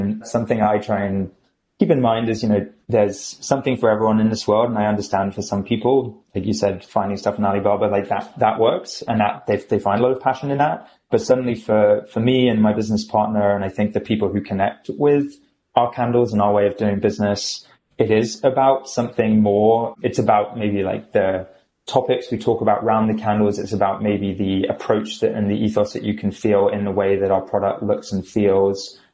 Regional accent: United Kingdom; now in United States; I'm actually based in the US, but yes, I am British by accent and origination.

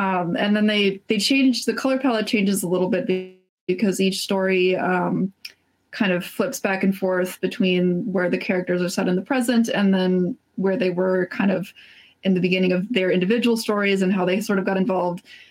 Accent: Minneapolis, Minnesota, United States; I'm from Minneapolis and I'm doing some mini conventions here.

